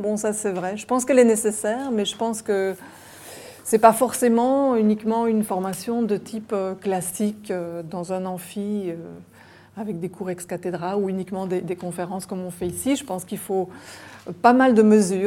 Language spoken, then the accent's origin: French; Belgium; Alors, je viens de Belgique, ça veut dire qu'il faudra m'excuser si je ne fais pas référence toujours à votre contexte local.